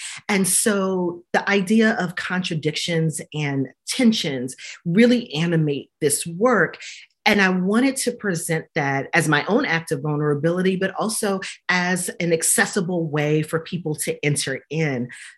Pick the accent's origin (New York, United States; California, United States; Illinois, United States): New York, United States; Brooklyn; Like I said, a Black woman, little Black girl growing up in Holiness Pentecostal Church in Brooklyn, New York.